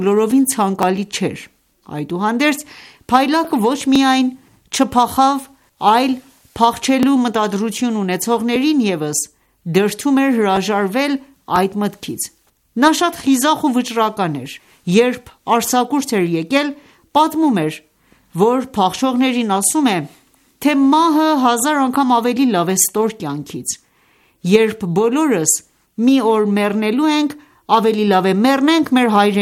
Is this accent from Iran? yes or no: yes; Isfahan, Iran; moved away; also born or lived in Tehran; Բոլորս ծնվել ենք Սպահանի Փերիա գավառում։ Ապրել ենք այնտեղ։ Հեղափոխությունից մի քանի տարի առաջ Թեհրան ենք եկել։